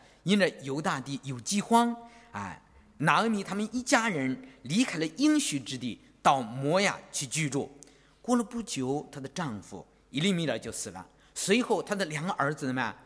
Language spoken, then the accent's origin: Chinese; China; 我们中国人有句话叫什么？天无绝人之路，是吧？